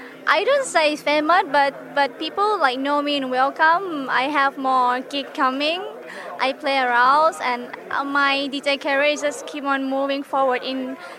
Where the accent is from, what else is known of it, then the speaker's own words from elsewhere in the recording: Bangkok, Thailand; English is a second language; now in Ibiza, Spain; I come from Thailand. I come to Ibiza straight away from Bangkok, Ibiza, just because of house music. I'm a DJ